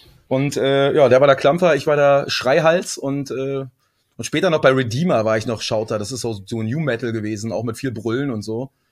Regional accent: Berlin, Germany; ich komme aus Hellersdorf-Marzahn

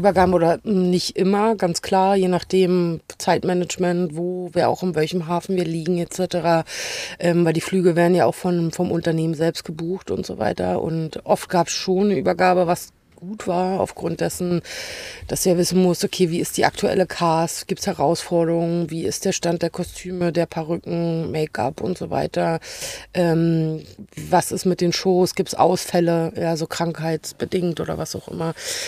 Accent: Berlin, Germany; Also ich bin ja Berlinerin.

